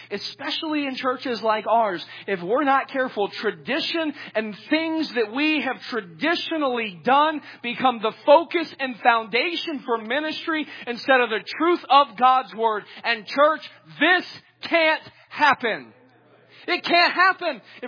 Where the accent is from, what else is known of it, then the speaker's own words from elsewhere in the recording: the South, United States; I grew up in the South.